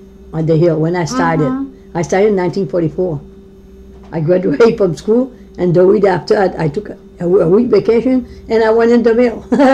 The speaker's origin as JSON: {"language": "English", "town": "Lewiston", "country": "United States", "tie": "born or raised there", "said": "A city girl. I'm a city girl, right. We were playing in the street."}